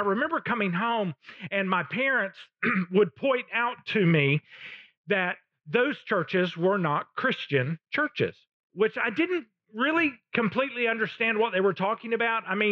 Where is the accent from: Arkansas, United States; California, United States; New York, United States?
Arkansas, United States; Little Rock; I grew up in Little Rock, and I wasn't really allowed to go to church with any of my friends.